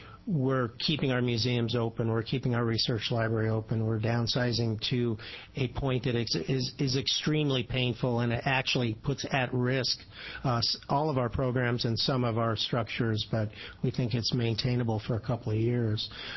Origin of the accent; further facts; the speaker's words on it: Medford, Oregon, United States; Thank you again for holding your hearing in Medford. It's my hometown, by the way.